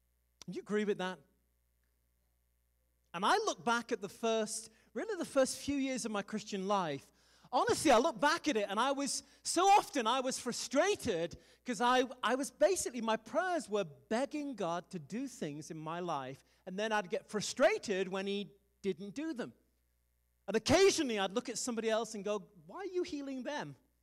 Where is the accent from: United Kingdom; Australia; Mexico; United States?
United Kingdom; I don't know, it's probably just being British